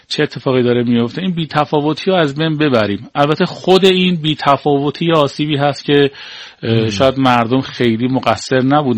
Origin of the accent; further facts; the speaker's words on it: Iran; هیچ وقت نیومدیم بگیم آقا ما ایرانی هستیم